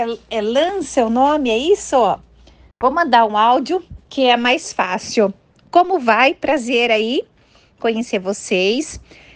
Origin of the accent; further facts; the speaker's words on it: Indaiatuba, São Paulo, Brazil; Na verdade, eu sou de Indaiatuba, eu tenho uma empresa aqui em Salto, estou construindo em Salto.